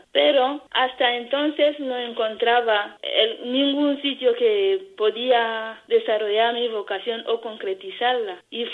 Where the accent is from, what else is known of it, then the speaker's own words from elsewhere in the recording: DR Congo; yo como congoleña y como hermanita